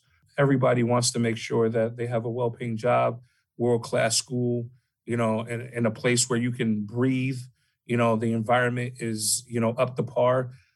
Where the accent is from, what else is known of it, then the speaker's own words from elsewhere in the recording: United States; growing up in America with the different issues that are before us